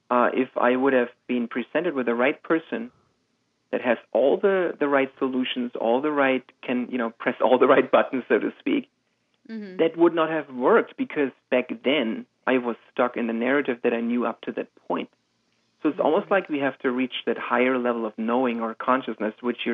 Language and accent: English; Germany; I grew up in Germany and I have a very conservative upbringing